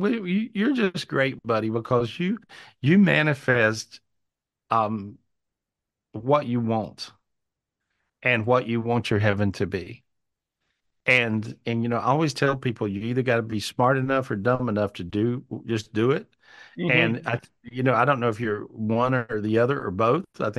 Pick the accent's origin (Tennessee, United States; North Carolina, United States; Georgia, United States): North Carolina, United States; And so this is sort of what it was like growing up in North Carolina in those days.